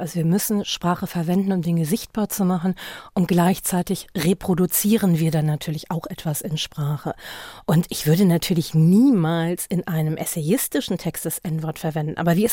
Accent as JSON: {"language": "German", "country": "Germany", "said": "ich bin nicht schwarz. Also ich bin eine Person of Color, aber ich bin nicht schwarz. Ich bin Deutsche"}